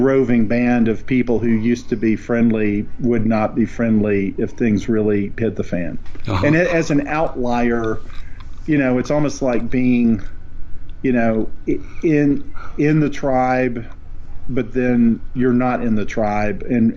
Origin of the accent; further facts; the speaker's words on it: Tennessee, United States; accent: mountain accent; when I go home, to where I grew up in East Tennessee, it feels comfortable. I know their accent, that sort of mountain accent